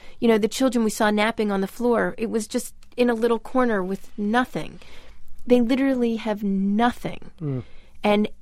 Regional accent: United States; And as an American, I have to say, I was really glad to hear that response.

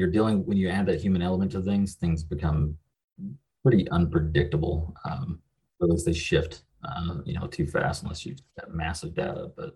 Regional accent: Kentucky, United States; So I'm from the middle of nowhere in Kentucky. It's about as far west Kentucky as you can get. Grew up here, went and joined the military

